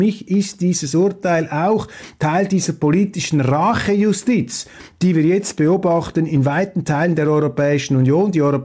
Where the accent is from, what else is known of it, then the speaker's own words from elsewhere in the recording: Switzerland; Ich kann Ihnen sagen, als Schweizer, ich habe das AfD-Parteiprogramm studiert